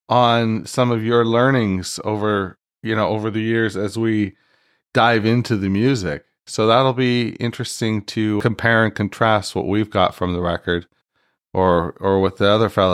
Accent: Canada; This is an important record as a music fan and as a Canadian.

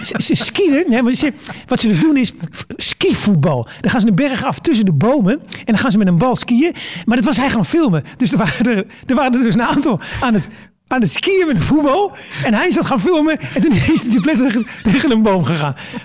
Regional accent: Netherlands; Weet je, ik kom uit Nederland.

